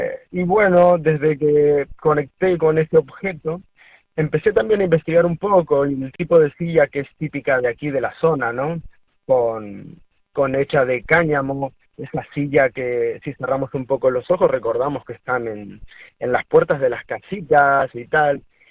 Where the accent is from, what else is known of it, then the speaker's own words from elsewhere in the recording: Argentina; now in Spain; llevar un tiempo viviendo aquí en España y ser de Argentina. Quería llevar mi arte como representando de donde soy, ¿no?